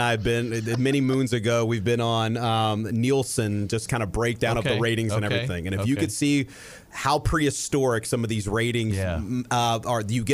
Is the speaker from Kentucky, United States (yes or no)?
yes; Louisville, Kentucky, United States; So I'm a lifelong Louisvillian.